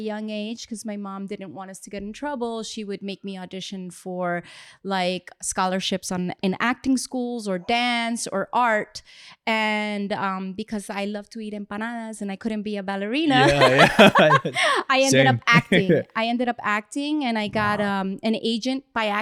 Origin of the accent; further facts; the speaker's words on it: New York City, New York, United States; also born or lived in Medellín, Colombia; I basically grew up in Spanish Harlem with my sister and my mom. Migrated from Colombia, even though I was born in New York.